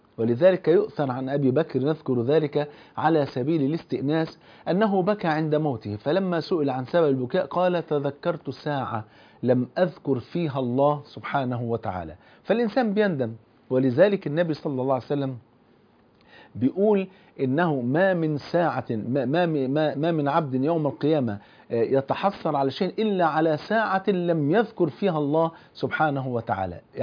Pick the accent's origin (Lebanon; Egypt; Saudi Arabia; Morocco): Egypt; عشان كده حتى المثل عندنا في مصر يقولك اختار الجار قبل الدار